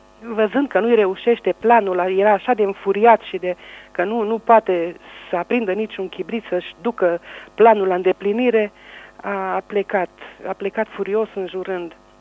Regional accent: Gilău, Cluj County, Romania; sunt din Gilău, am 52 de ani

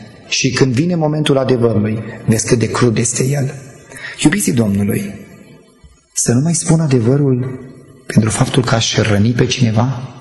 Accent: Moldavia, Romania; Că rădăcinile mele sunt aici, în Moldova.

